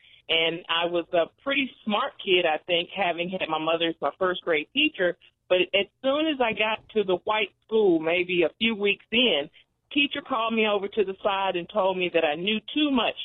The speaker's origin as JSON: {"language": "English", "region": "North Carolina", "country": "United States", "tie": "born or raised there", "said": "it tells short snippets of my growing up in North Carolina."}